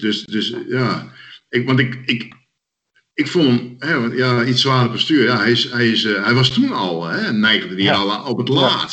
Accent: Rottevalle, Friesland, Netherlands; Vanuit Rottevallen, waar ik opgegroeid ben, gingen we daar naartoe.

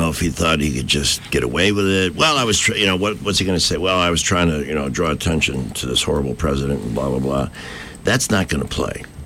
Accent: Chicago, Illinois, United States; I'm from Chicago.

